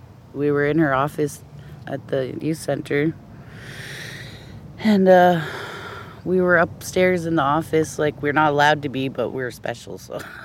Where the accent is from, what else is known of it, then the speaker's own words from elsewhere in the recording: Champaign, Illinois, United States; I'm from Champaign.